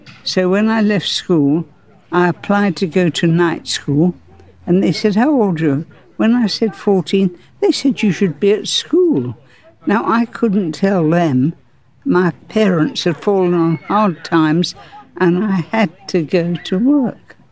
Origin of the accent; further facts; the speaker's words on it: Margate, South East England, United Kingdom; also born or lived in Chelsea; I moved when I was young from Chelsea, where I was born, to Margate.